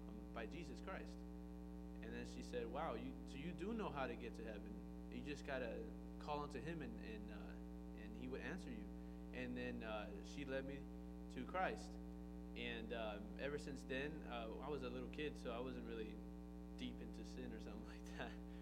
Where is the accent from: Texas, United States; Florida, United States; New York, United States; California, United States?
Florida, United States; Miami; I was born and raised in Miami, Florida. So the question always pops up, are you Hispanic? Are you speak Spanish? I am. I'm 100% Cuban. My parents were born in Cuba.